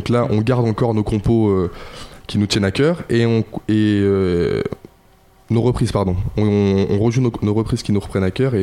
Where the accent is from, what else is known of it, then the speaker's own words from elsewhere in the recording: Saint-Hilaire-de-Villefranche, Nouvelle-Aquitaine, France; Saint-Hilaire de Villefranche.